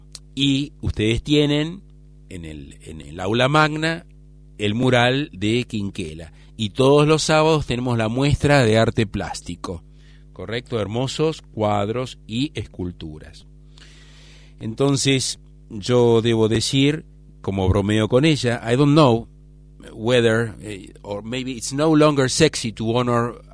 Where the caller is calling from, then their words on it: Santa Cruz de la Sierra, Santa Cruz, Bolivia; Sí, desde Santa Cruz de la Sierra, y creo que tengo que despedirme, ¿no?